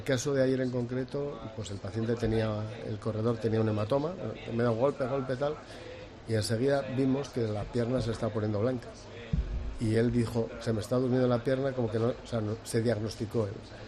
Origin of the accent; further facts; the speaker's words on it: Pamplona, Navarre, Spain; Profundamente, honestamente, sí, porque soy de Pamplona.